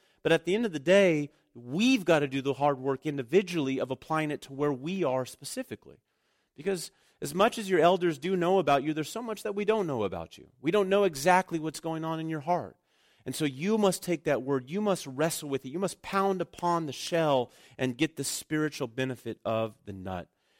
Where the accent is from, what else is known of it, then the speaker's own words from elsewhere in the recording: California, United States; My grandparents had an almond and walnut farm. And so growing up in the Central Valley, every harvest season was full of dust as we picked up the nuts, the almonds, and the walnuts.